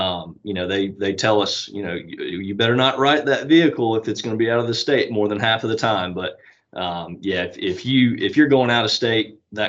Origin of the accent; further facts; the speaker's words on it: United States; I grew up here in Walton County.